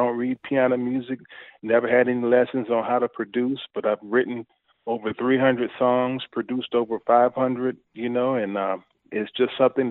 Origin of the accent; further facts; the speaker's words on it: Daytona Beach, Florida, United States; Man, Central Florida, I came up in Daytona, and you think about Daytona Beach, generally you think the beach and spring break, but I came up on the side of town of Daytona Beach where you never saw the beach. We were very, very poor